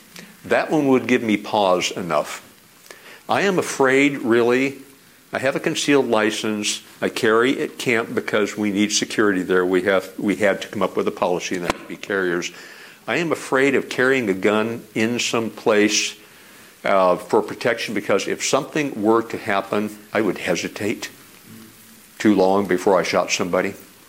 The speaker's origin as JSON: {"language": "English", "region": "Alaska", "country": "United States", "said": "I'm from Alaska. I grew up with a gun in my hands."}